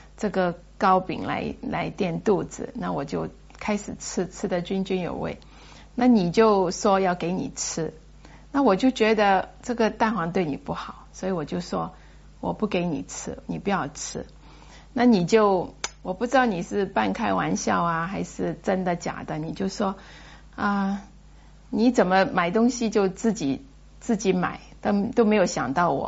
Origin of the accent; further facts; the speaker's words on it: Hong Kong; 那我自己在香港长大的，所以到一个你长大的地方，你会想到有很多你以前去过的地方